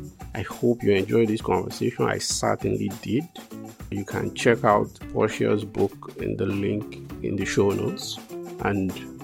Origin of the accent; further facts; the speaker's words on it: Nigeria; I really connected with it as a Nigerian.